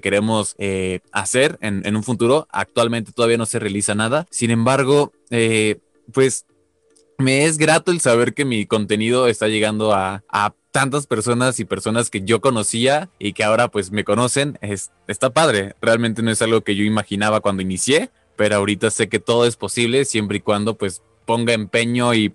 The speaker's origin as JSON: {"language": "Spanish", "country": "Mexico", "said": "Tengo 25 años, soy mexicano"}